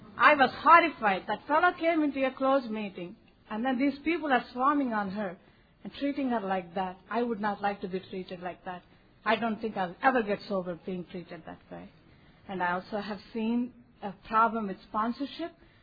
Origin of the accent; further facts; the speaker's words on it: India; I'm from India. And of course, I'm a female.